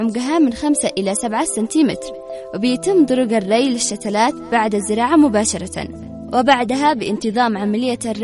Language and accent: Arabic; Yemen; التين العربي بس عندنا في اليمن مشهور بالبلس العربي